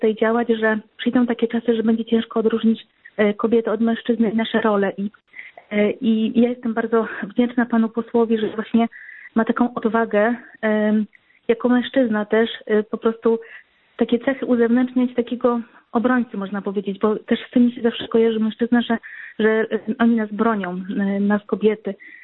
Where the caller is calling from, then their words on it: Kraków, Lesser Poland, Poland; Ja dzwonię z Krakowa.